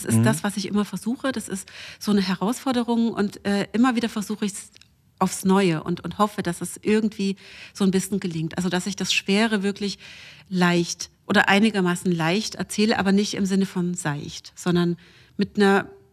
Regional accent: Plauen, Saxony, Germany; also born or lived in Leipzig; ich komme ja aus Plauen

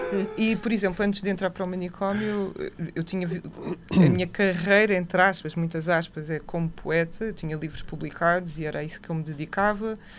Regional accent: Lisbon, Portugal; Para já sou dos Olivais, não estou brincando.

